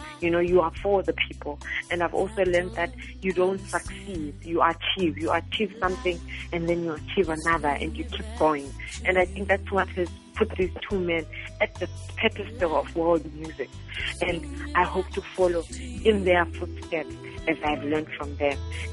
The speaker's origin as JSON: {"language": "English", "region": "Bulawayo", "country": "Zimbabwe", "tie": "born or raised there", "said": "I was born and raised in Bulawayo in Zimbabwe. I have many homes in Zimbabwe. My father is from the Jombe part."}